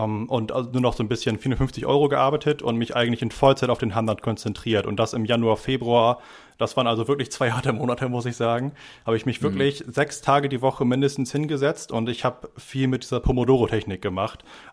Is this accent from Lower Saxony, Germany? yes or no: yes; Lower Saxony, Germany; Denn hat man ja als Niedersachse dieses Jahr auch noch ein bisschen besseren Bonus mit dem Abitur